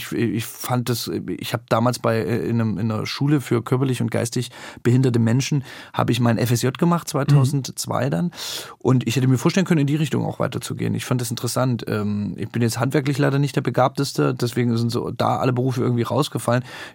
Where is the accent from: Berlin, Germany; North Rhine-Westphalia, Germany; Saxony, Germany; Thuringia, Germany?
Thuringia, Germany; ich bin ja bei Greiz aufgewachsen in einem Dorf, in Zoghaus